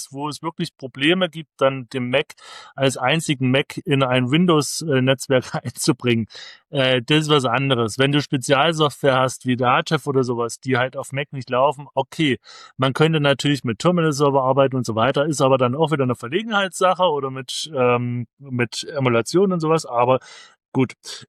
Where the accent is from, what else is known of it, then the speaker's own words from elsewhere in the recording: Saxony, Germany; ich als Sachse